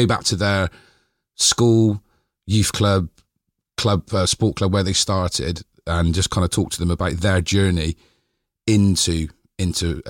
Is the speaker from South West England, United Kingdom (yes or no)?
yes; Bristol, South West England, United Kingdom; So I was born in Eastville, so I grew up just at the bottom of Eastville Park. Then we moved to Easton, then to Fishponds when in my late teens.